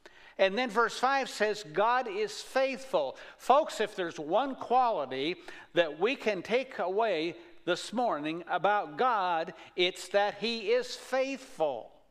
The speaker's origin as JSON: {"language": "English", "town": "Baird", "region": "Iowa", "country": "United States", "tie": "born or raised there", "said": "Once you leave Perry and head to a little place called Baird, where I grew up, you're in rural Iowa."}